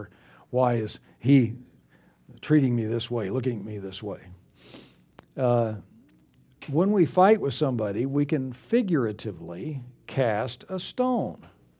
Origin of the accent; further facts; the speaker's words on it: Texas, United States; I grew up in West Texas, and if you've ever been to West Texas, it is desert, rocks, sand, rattlesnakes, cactus, hot.